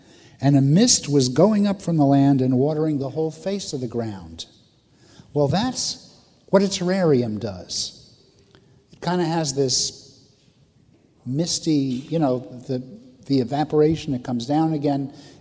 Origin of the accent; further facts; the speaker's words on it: Manhattan, New York, United States; I'm not, I'm a city kid. I was born in Manhattan.